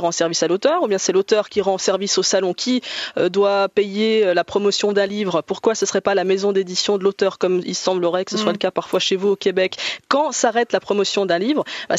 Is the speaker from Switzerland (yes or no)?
yes; Switzerland; c'est quand même une aventure chez nous en Suisse d'être publié à l'étranger, en France.